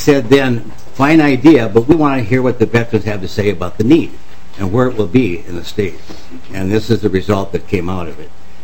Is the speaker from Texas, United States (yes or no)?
no; Brainerd, Minnesota, United States; from Brainerd